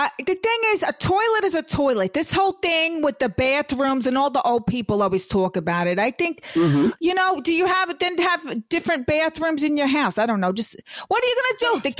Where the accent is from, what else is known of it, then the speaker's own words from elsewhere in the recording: Brooklyn, New York, United States; now in Boca Raton, United States; I'm from Brooklyn, but I'm Boca Raton, Florida now